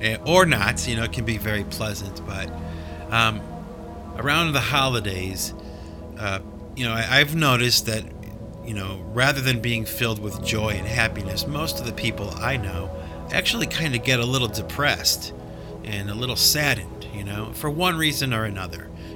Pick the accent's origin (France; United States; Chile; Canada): United States; Okay, and I'm from America, and I speak English, and I can speak some Spanish